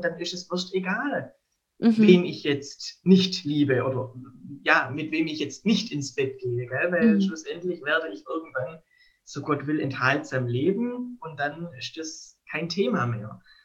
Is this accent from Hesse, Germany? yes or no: no; Baden-Württemberg, Germany